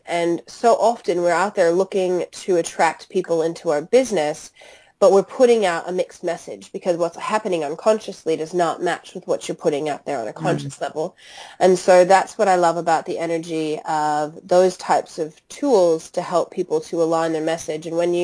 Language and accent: English; Chicago, Illinois, United States; accent: Chicago; moved away as an adult; now in Sydney, Australia; my accent is from Chicago. I'm originally from the States. I moved over to Australia, Sydney, 13 and a half years ago.